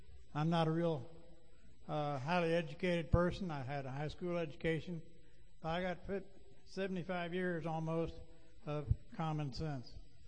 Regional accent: Des Moines, Iowa, United States; I came from Des Moines, Iowa. The Newton track there put that part of the state on the map.

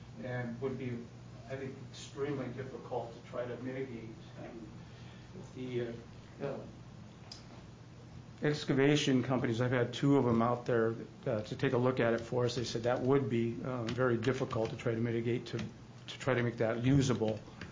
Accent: Sisters, Oregon, United States; And we hail from Sisters, Oregon

